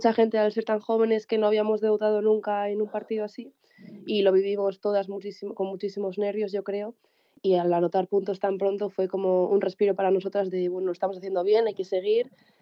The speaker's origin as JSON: {"language": "Spanish", "region": "Asturias", "country": "Spain", "moved": "yes", "said": "cuando me fui de Asturias a jugar fuera"}